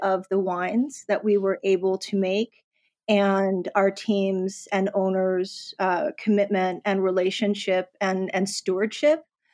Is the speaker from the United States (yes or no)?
yes; New York City, New York, United States; moved away; I had been born and raised in New York City. I left in the late 90s.